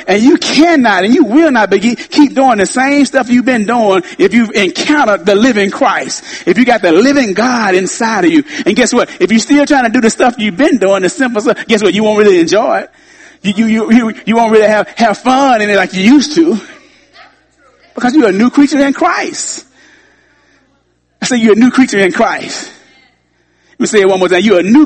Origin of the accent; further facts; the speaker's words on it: Arkansas, United States; When I grew up in the Baptist church down in Southern Arkansas, you see certain things as a little kid growing up